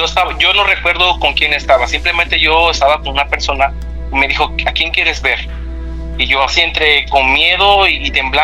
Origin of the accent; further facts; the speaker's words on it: Chiapas, Mexico; now in Omaha, United States; estamos aquí en Omaha, Nebraska, Estados Unidos, y soy del estado de Chiapas